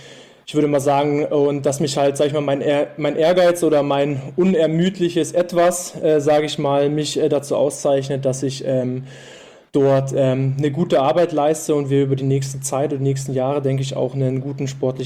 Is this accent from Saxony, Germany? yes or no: yes; Dresden, Saxony, Germany; Ich komme aus Dresden, ja, und bei denen ist Fußball ganz, ganz groß geschrieben